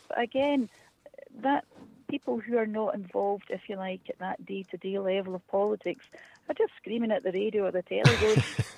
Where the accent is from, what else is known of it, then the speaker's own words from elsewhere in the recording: Scotland, United Kingdom; we're Scottish